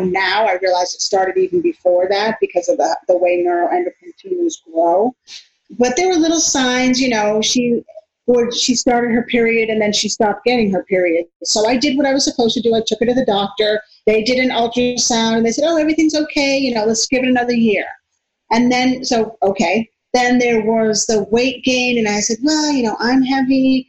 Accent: Massachusetts, United States; now in Florida, United States; I am a native of the North Shore of Boston, but we are living here in South Florida, and I am an English teacher at a local private school.

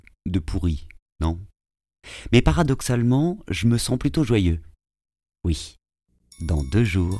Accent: Paris, Île-de-France, France; J'ai 43 ans, je suis parisien, célibataire et comédien.

